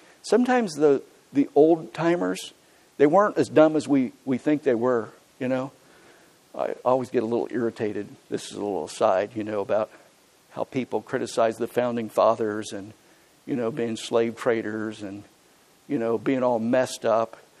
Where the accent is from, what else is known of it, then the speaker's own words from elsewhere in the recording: Huntingdon, Pennsylvania, United States; I grew up in Huntington, Pennsylvania.